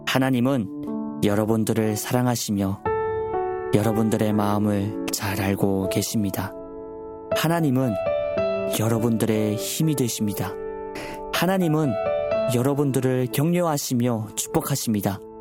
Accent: North Korea; 북조선 땅 가운데서도 그 땅의 어둠이 깊으면 깊을 때일수록 우리가 더욱더 빛 대신 하나님을 바라보고 일어나는 우리 고향 땅의 성도님들 되기를 간절히 바라봅니다.

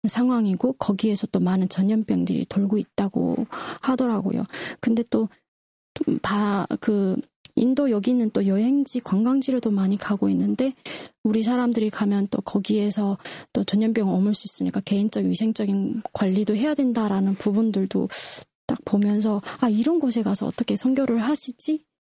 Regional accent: North Korea; 저의 고향인 북조선을 떠올리게 되는데요.

